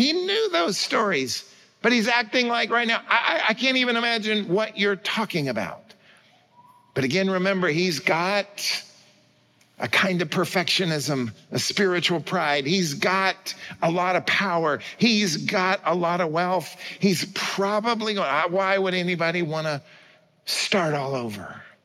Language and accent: English; Oklahoma City, Oklahoma, United States; born there; I was born in Oklahoma City, Oklahoma in 1956